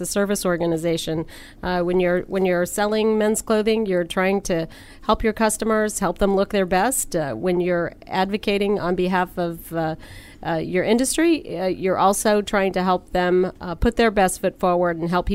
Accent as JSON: {"language": "English", "town": "Dodge City", "region": "Kansas", "country": "United States", "tie": "born or raised there", "said": "I grew up in Dodge City, Kansas."}